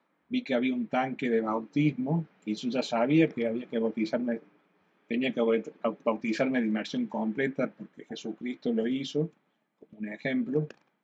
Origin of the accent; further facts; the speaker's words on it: Argentina; soy argentino.